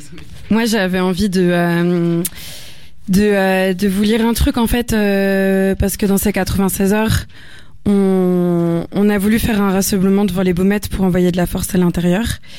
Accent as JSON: {"language": "French", "country": "France", "said": "ce si beau pays qu'est le mien, la France. Mais parfois j'ai honte de dire que je suis français."}